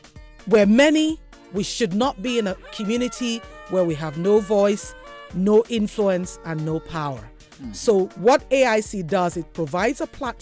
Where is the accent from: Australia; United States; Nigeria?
Nigeria; I'm Nigerian.